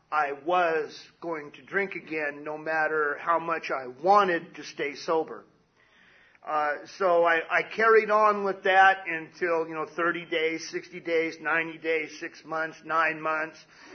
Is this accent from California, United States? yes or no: yes; Palm Springs, California, United States; I grew up in Palm Springs.